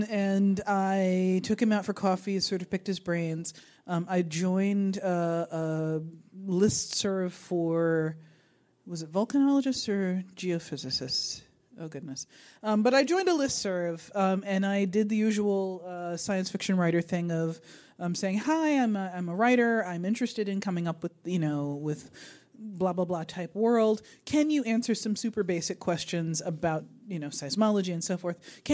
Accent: Brooklyn, New York, United States; And I grew up in Brooklyn in Mobile, Alabama, where volcanoes were like the last thing you needed to worry about.

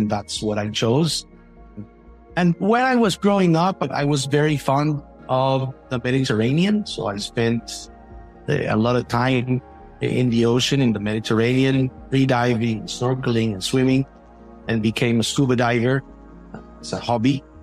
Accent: Chicago, Illinois, United States; born or raised there; also born or lived in Israel

